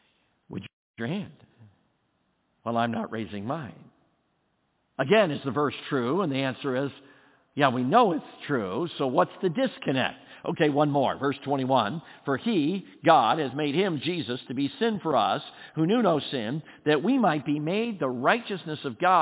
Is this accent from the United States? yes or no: no; Ireland; I'm Irish and got red hair.